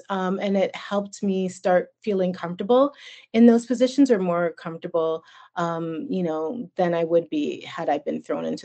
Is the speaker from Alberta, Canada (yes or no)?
yes; Calgary, Alberta, Canada; and Calgary wasn't very diverse. It's a lot more diverse now, but still has a long way to go for sure.